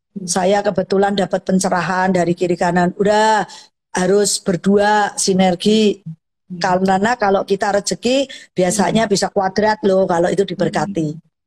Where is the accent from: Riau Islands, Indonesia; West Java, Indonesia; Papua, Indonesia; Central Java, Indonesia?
Central Java, Indonesia; Surakarta; Kebetulan saya dari Solo, banyak orang yang ngomong tuh beli gado-gado di si Solo.